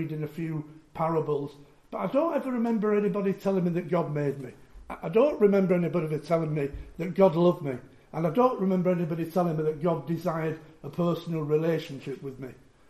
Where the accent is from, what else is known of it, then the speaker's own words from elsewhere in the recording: Leeds, Yorkshire and the Humber, United Kingdom; now in York, United Kingdom; I'm from Leeds in Yorkshire. I now live in York. My mother was a nurse. She was a practicing Roman Catholic. I've got a younger brother.